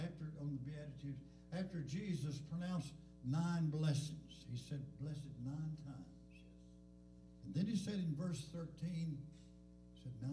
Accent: Michigan, United States; I said, Lord, I come all the way from Michigan.

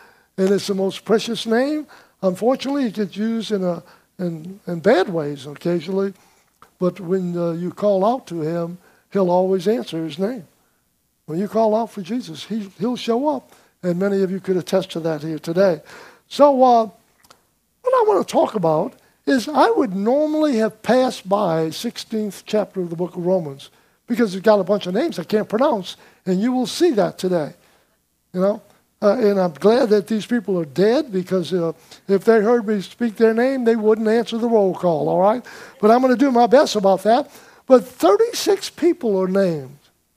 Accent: Slidell, Louisiana, United States; I've constantly remind myself that I'm from Slidell. This is home for me.

